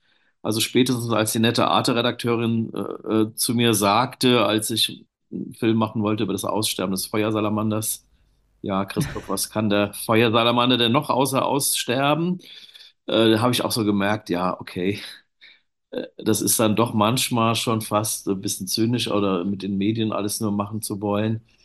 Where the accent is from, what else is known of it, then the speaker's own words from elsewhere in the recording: Hesse, Germany; Ich bin groß geworden bei Frankfurt am Main in einem großen Garten. Meine Eltern kommen aus dem Dorf in Rhein-Hessen, sind ins Rhein-Main-Gebiet gezogen. Ich bin da groß geworden.